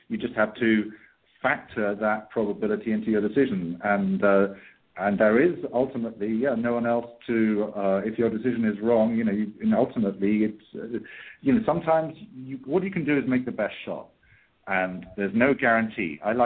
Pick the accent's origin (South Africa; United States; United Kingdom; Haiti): United Kingdom; now in Ireland; I live in Ireland now, and even though I'm British, I now live on Ireland.